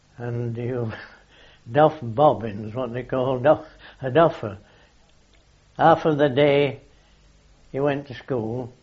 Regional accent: Sobey Bridge, United Kingdom; born there; I was born on August 27, 1897, at a place called Sobey Bridge.

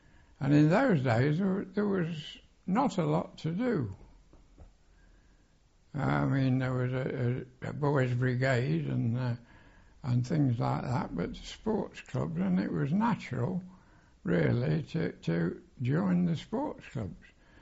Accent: Bingham, East Midlands, United Kingdom; born there; And I was born in Bingham.

